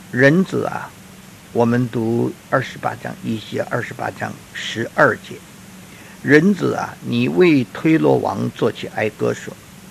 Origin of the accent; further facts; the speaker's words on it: China; 啊，我们中国人都懂得他的故事，叫七子八婿